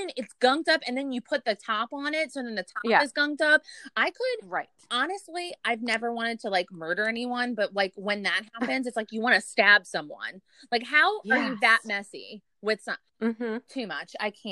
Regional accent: Louisiana, United States; We're from Louisiana. We know if our neighbor's door is open, like for more than a day, I'd be like, something's up.

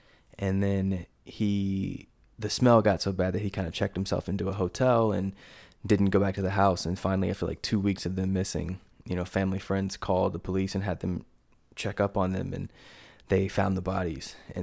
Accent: Durham, North Carolina, United States; Durham, North Carolina.

